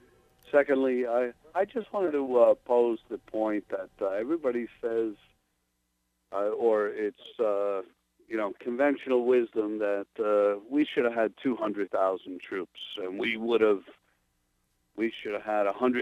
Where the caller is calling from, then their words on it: Ronkonkoma, New York, United States; Right around the corner, Ronkonkoma.